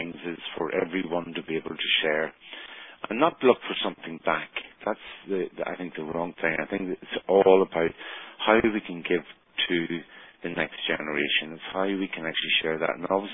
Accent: Ireland; you know, in my homeland, ancient past as such, with a modern twist. And it's every bit, you know, as Irish as I am

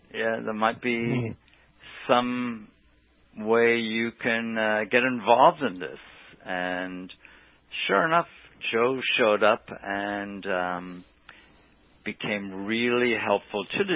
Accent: Ireland; I grew up on African-American music in Ireland

